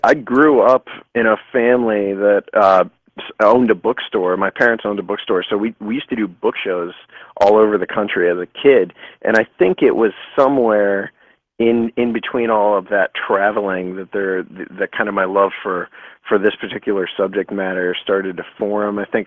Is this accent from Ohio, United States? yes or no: yes; Ohio, United States; we started in Minerva, Ohio, which isn't far from where I grew up